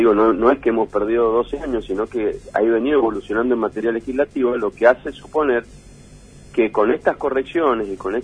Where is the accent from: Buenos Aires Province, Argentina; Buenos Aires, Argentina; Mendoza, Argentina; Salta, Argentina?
Mendoza, Argentina; nosotros somos mendocinos, somos empresarios mendocinos